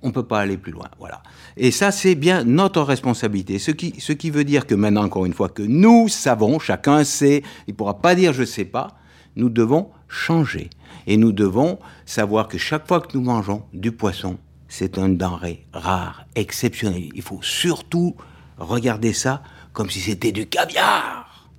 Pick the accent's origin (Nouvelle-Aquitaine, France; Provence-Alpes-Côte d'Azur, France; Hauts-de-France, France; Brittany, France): Brittany, France; même chez nous, en Bretagne, un certain nombre de pêcheurs très vertueux.